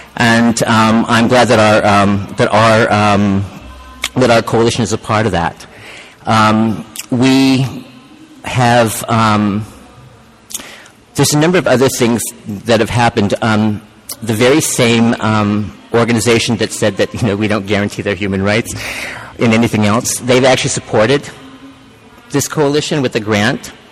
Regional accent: Guam; But I'm from Guam, and it's a very small it's a very small community.

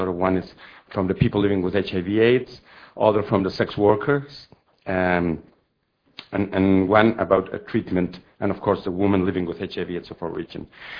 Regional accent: Mexico; English is a second language; Okay, it's my turn. … I'm from Mexico, from an NGO named Ave de Mexico.

